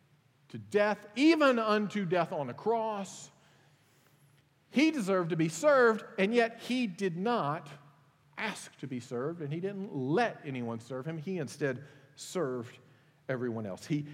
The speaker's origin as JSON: {"language": "English", "country": "United States", "said": "I'm an American. I love America."}